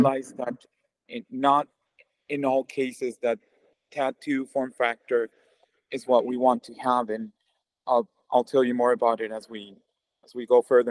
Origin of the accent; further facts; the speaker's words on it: Mexico; moved away as an adult; So, I'm originally from Mexico, where I did my undergrad.